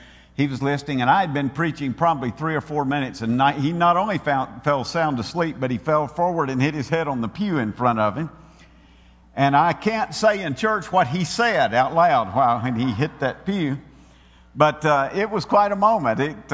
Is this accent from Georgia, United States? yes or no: yes; Georgia, United States; A few years ago, I sold the farm where I grew up in Georgia.